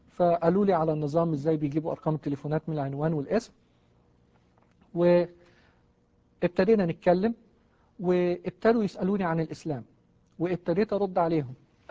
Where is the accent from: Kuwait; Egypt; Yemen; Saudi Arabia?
Egypt; فعرفوا من اللكنة بتاعتي إني مصري، مش بس بتكلم عربي، لا عرفوا إني مصري